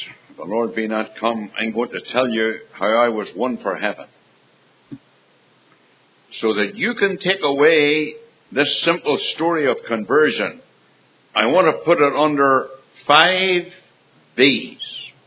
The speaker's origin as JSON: {"language": "English", "country": "Venezuela", "tie": "born or raised there", "moved": "yes", "said": "People think I'm an Irishman. Well, really? I was born in South America, in the land of Venezuela. My parents were missionaries to that land."}